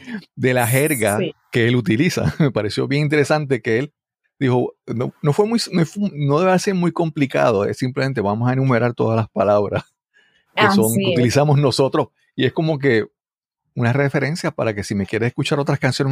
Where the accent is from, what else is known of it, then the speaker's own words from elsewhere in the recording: Yabucoa, Puerto Rico; also born or lived in San Juan; yo nací en Yabucoa, también de una familia pobre, en una barriada de Yabucoa. Y cuando llegué a adolescente, me mudé a San Juan